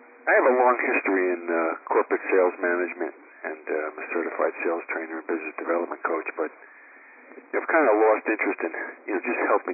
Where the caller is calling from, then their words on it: New York, United States; New York.